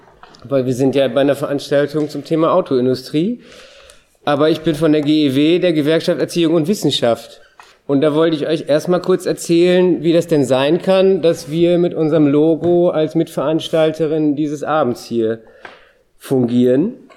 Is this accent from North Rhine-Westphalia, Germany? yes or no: no; Lower Saxony, Germany; ich komme zufälligerweise ganz aus der Nähe von Emden. Und wenn Emden dicht macht, dann macht Ostfriesland dicht.